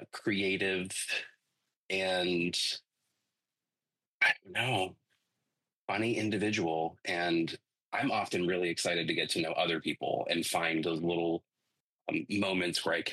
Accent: Norway, Maine, United States; Yeah, I grew up in Western Maine in a very small town called Norway.

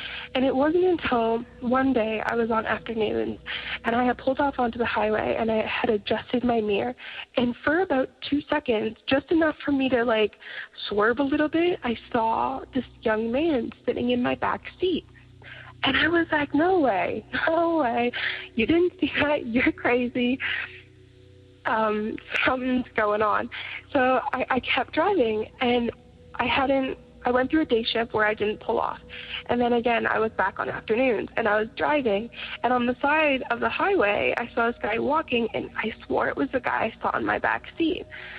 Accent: Canada; I am from Canada

